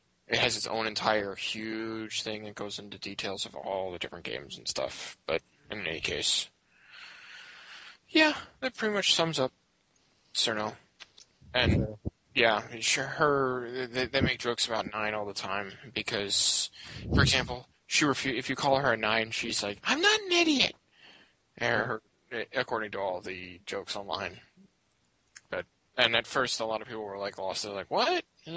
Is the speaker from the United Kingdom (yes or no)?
no; United States; I'm American, I have an excuse.